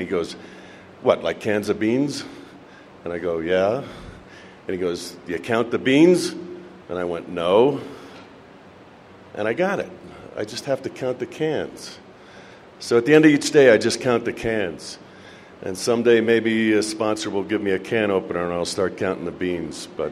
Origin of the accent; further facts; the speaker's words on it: Santa Fe, New Mexico, United States; I'm an alcoholic from Santa Fe.